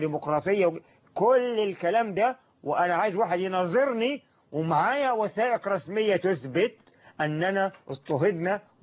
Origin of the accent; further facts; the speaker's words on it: Egypt; قلت انا مصري، انا ايجيبشن.